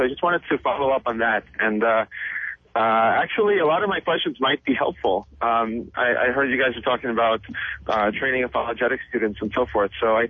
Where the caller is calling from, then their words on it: New York City, New York, United States; Yeah, I'm calling from Brooklyn.